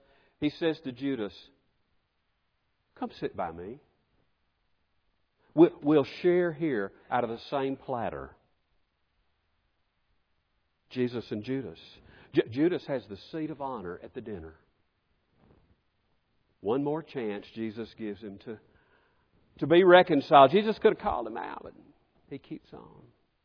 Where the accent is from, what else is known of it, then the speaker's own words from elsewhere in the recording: Birmingham, Alabama, United States; in my hometown, when I was a little boy, Martin Luther King comes to Birmingham